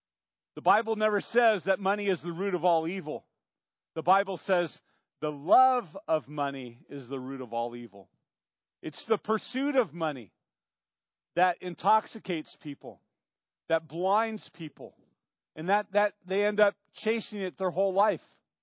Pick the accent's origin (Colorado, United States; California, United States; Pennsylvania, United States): California, United States; Santa Barbara; You know, I grew up in Santa Barbara, you guys know that, and I grew up basically in a family that didn't have money.